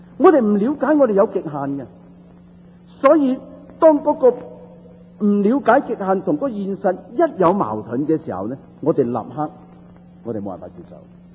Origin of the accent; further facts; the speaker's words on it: Guangdong, China; 我哋广东人最识得安慰嗰啲遇到死失嘅时候